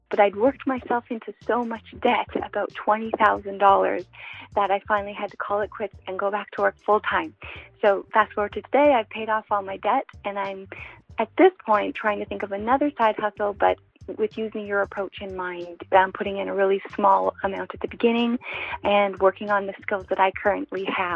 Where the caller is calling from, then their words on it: Canada; I'm calling from Canada.